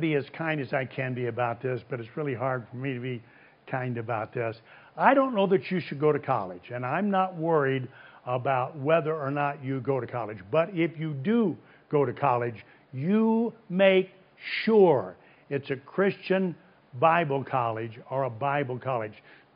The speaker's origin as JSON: {"language": "English", "region": "Illinois", "country": "United States", "tie": "born there", "said": "I was born in Illinois. Don't tell anybody, but I was born in Illinois."}